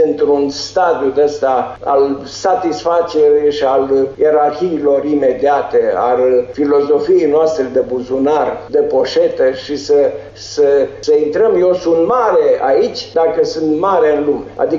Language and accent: Romanian; Romania; acum suntem români și suntem noi buricuri